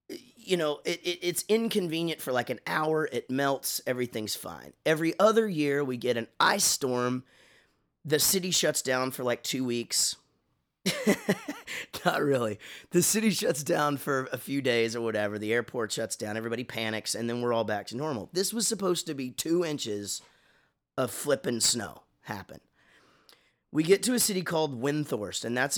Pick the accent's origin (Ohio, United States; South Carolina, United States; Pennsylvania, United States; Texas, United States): Texas, United States; Wichita Falls; who live at Lake Kickapoo, which I grew up in Wichita Falls.